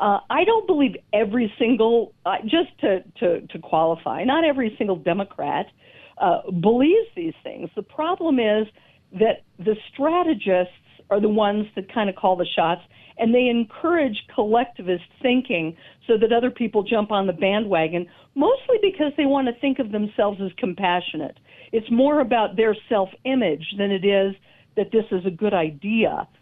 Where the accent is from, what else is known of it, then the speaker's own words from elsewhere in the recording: Denver, Colorado, United States; it breaks my heart to see what they're doing to my hometown